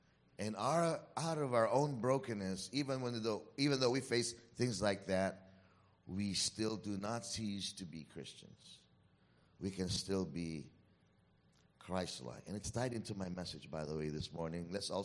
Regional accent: Philippines; You know, being Filipino, your first reaction would have been, right?

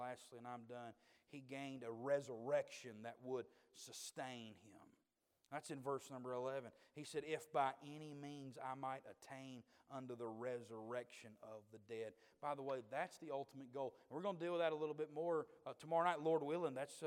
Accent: Georgia, United States; I'm from Georgia, so I like the Dogs.

